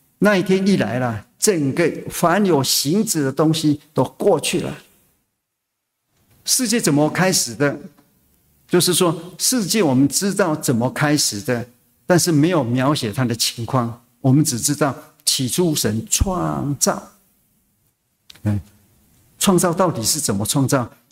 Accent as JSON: {"language": "Chinese", "region": "Taichung", "country": "Taiwan", "tie": "born or raised there", "moved": "yes", "said": "我是在台中教会长大，出国之前我是台中教会，"}